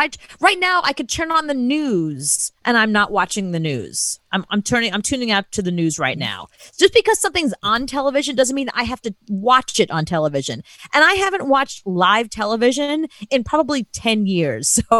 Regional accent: Long Island, New York, United States; Well, I grew up on Long Island. Of course, I've seen Amityville Horror.

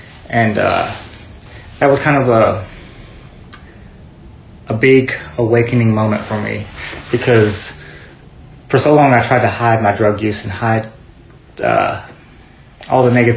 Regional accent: Santa Fe, New Mexico, United States; born there; When I was born, I was born in Santa Fe, New Mexico

